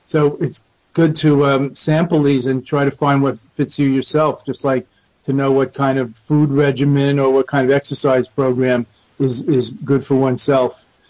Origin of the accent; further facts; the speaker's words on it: New York, United States; I mean, I'm a New Yorker. I have motor mind just like anybody else.